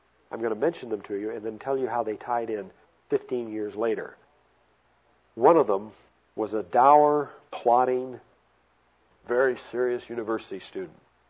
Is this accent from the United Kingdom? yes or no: no; Hong Kong; my father was a businessman in Hong Kong. I grew up in the Orient.